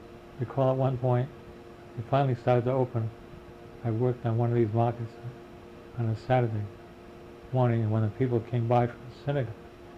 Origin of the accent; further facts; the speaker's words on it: Providence, Rhode Island, United States; born there; first language Yiddish; English is a second language; I was born on August 7th, 1925, South Providence, Rhode Island. Rhode Island, incidentally, is the smallest state, and Delaware is the second smallest.